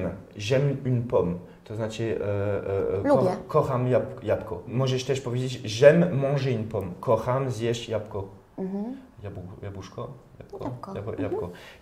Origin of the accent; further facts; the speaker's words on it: France; first language French; Polish is a second language; now in Poland; Bo ja się urodziłem we Francji, to jest język, który mówiłem od dziecka, to jest język, który się uczyłem w szkole, to jest język, który obtaczał mnie totalnie, jak się wychowałem we Francji.